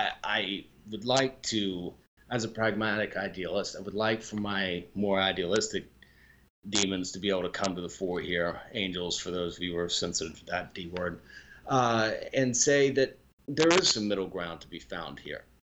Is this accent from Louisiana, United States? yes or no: yes; New Orleans, Louisiana, United States; I'm from New Orleans. I mean, you and I both have our experiences with violence.